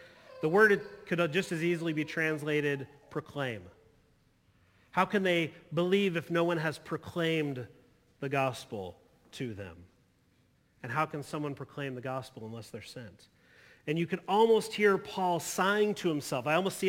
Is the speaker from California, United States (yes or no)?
no; Eugene, Oregon, United States; So, I'm from Eugene. Most of you know that. I occasionally talk about that. You know, I still bleed green and yellow. I boast in the knowledge that Eugene is the home of the one-way street.